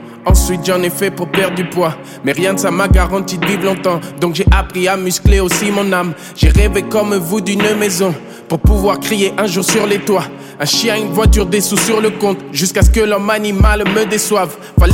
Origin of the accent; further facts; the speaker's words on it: France; Avant j'attirais toutes les moqueries quand je disais je suis français d'origine zaïroise.